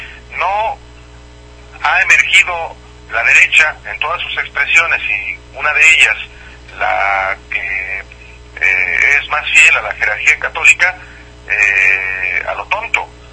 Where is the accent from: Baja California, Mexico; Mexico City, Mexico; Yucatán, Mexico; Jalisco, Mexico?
Jalisco, Mexico; Uno es el gobernador de Jalisco, el estado de donde yo soy